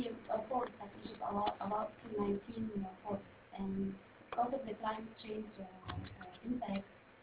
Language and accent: English; India; from India.